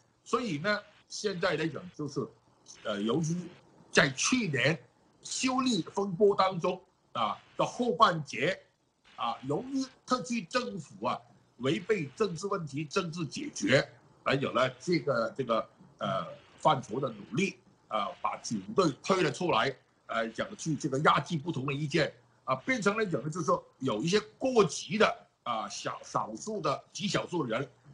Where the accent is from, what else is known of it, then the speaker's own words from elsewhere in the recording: Hong Kong; 我们香港人不希望把内地啊罪与非罪的那个标准呢、套来香港。